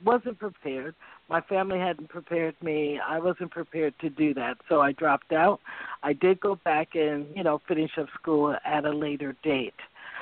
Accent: Jackson, Michigan, United States; born there; also born or lived in Phoenix; I lived in Phoenix. I was born in Michigan, in Jackson, Michigan, and went to school in Detroit.

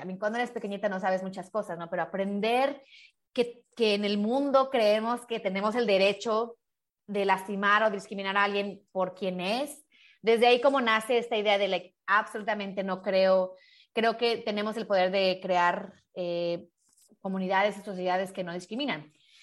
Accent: Mexico; born there; yo soy latina y nací en México y tengo un acento y lo que tú quieras, pero aún así mi piel es blanca

